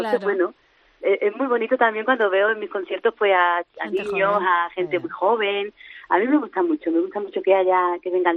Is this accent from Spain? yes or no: yes; Andalusia, Spain; accent: Andalusian; yo iba con mi acento andaluz, que a ellos les sonaba dulce, les sonaba bonito también.